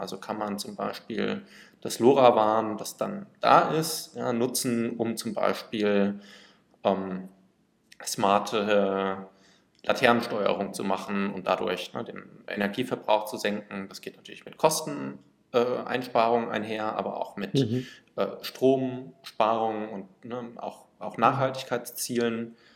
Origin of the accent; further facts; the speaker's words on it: Hattersheim, Hesse, Germany; der in meiner Heimatstadt in Hattersheim entstanden ist.